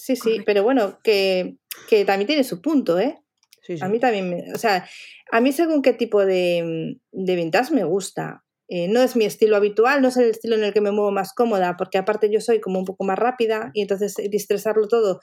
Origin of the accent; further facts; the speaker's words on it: Vigo, Galicia, Spain; Bueno, yo soy de Vigo, entonces un día fui como de excursión a propósito a comprarme los papeles sueltos